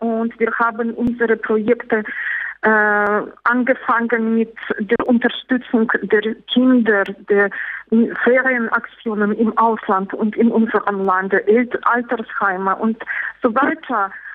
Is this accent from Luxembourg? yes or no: no; Belarus; Das sind zwei ökologische Probleme, die bei uns in Weißrussland existieren.